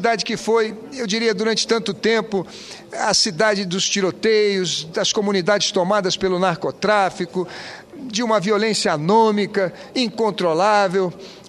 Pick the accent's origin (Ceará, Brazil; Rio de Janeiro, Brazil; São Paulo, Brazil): Rio de Janeiro, Brazil; O navio de 200 milhões de reais, fabricados lá na minha terra pelos nossos operários, pela genialidade do povo carioca, nossa gente sofrida e valente